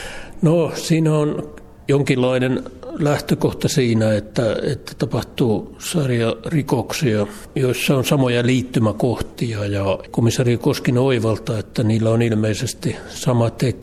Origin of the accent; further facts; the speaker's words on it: Tampere, Pirkanmaa, Finland; Se on ensinnäkin mun kotikaupunki. Mä oon niin sanotusti paljasjalkainen tamperelainen, on syntynyt Tampereella ja elänyt koko ikänisiä ja muutamia nuoruuden vuosia lukuun ottamatta, jolloin seikkailen maailmalla.